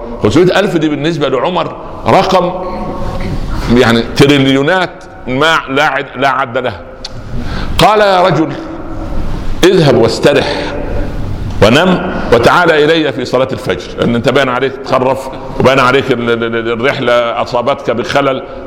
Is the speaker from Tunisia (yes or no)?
no; Minya Governorate, Egypt; في صعيد مصر، يعني جوار قريتي، مدينة اسمها البهنسة